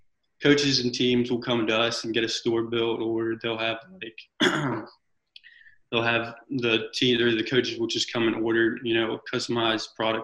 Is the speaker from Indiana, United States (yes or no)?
no; North Carolina, United States; I'm from North Carolina.